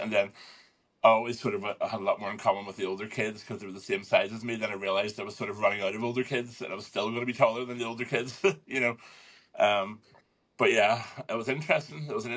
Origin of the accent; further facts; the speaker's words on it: Lisburn, Northern Ireland, United Kingdom; I'm just outside Belfast. I'm from Belfast in the north. There's a little town called Lisburn. That's where I was born and bred. I still live just within the perimeters of Lisburn. So... yeah, I haven't really moved very far.